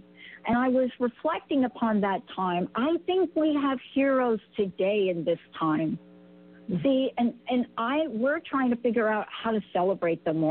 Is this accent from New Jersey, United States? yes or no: no; New York, United States; I'm a kid from New York. We are so used to being independent